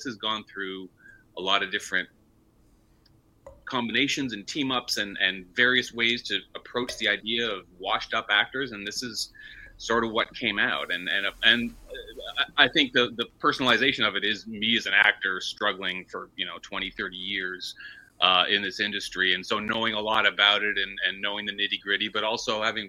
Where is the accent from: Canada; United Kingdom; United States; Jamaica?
Canada; Also, I'm Canadian, and I don't know what you're talking about.